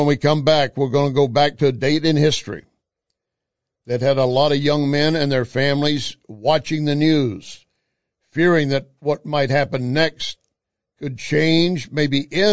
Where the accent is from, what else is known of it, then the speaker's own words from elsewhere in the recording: India; I grew up in India where electricity wasn't guaranteed, still not now.